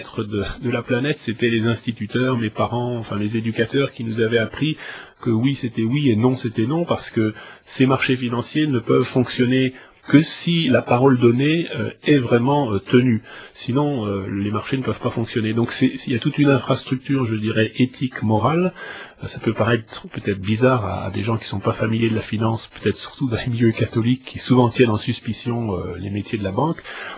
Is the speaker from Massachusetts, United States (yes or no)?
no; New York, United States; also born or lived in Paris / Haute-Savoie; now in Marseille, France; Mais mon père est américain, ma mère est française. J'ai la double nationalité. Mon enfance s'est déroulée à New York, la ville de New York, où mon père était banquier.